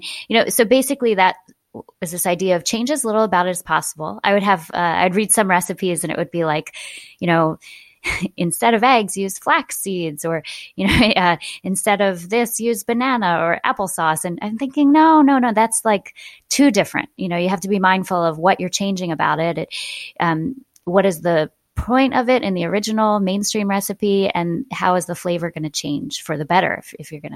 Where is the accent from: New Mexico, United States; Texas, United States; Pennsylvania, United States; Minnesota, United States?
Pennsylvania, United States; Rich and I grew up with in the Philadelphia suburbs